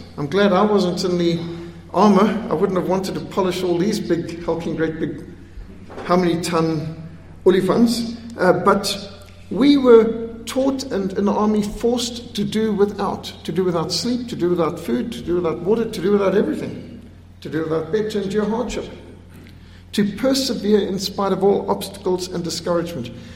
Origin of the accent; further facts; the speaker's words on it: Zimbabwe; When I was brought up in school in Rhodesia